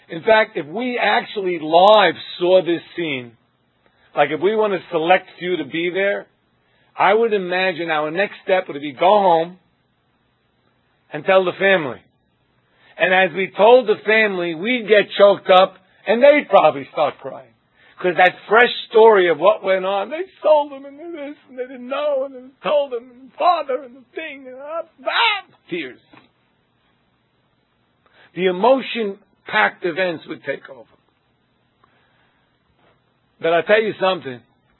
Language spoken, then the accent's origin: English; Brooklyn, New York, United States; For those of you out of town, I just said talking, so you know I'm from Brooklyn.